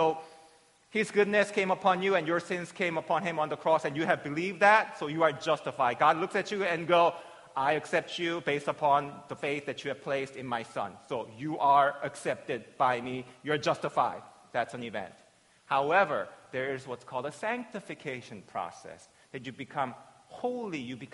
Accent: South Korea; even maybe 30, 40 years ago, where I was born and raised in Korea, if you were

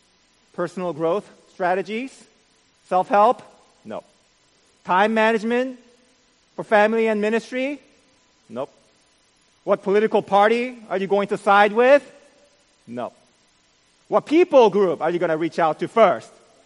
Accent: East Coast, United States; I wasn't even supposed to be here. I'm from the East Coast, right? Send me back.

